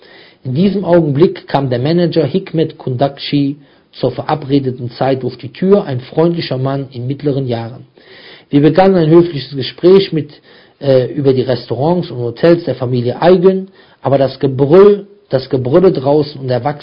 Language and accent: German; Turkey; Ein Verkäufer, ich bin Türke.